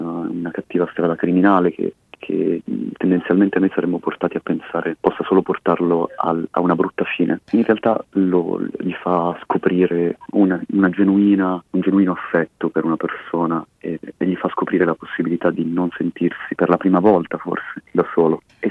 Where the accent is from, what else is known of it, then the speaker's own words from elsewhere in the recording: Bari, Apulia, Italy; Io sono di Bari, io sono cresciuto a Bari ed è l'ambiente che ho frequentato, dove sono cresciuto